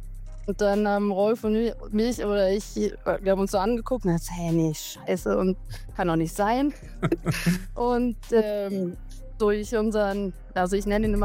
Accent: Germany; now in Switzerland; komme ich ja ursprünglich aus Deutschland, bin aber schon sehr lange in der Schweiz

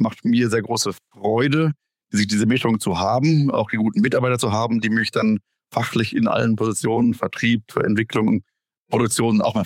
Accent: North Rhine-Westphalia, Germany; Wo ich herkomme ursprünglich, aus Westfalen im Münsterland, da war ja oder ist noch ein bisschen die Möbelbranche sehr stark vertreten.

